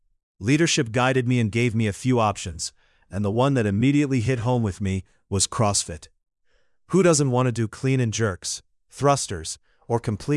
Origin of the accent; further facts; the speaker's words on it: Ohio, United States; I am from Ohio, and so is Matthew.